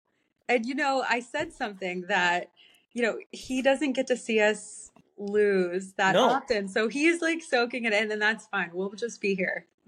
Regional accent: Florida, United States; So I grew up in Florida and I didn't even put two and two together

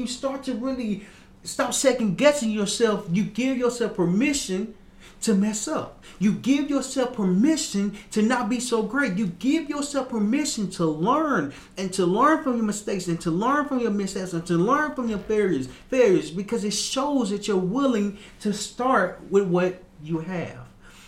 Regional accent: Little Rock, Arkansas, United States; I remember this one time I was staying back in my hometown, Little Rock, Arkansas. And as I'm standing in my hometown, it had snowed.

